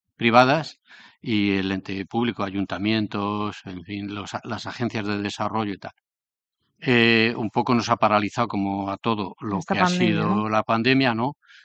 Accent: Castilla-La Mancha, Spain; Bueno, yo soy de la Manchuela

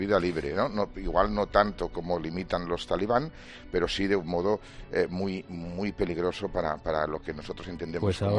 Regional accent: Spain

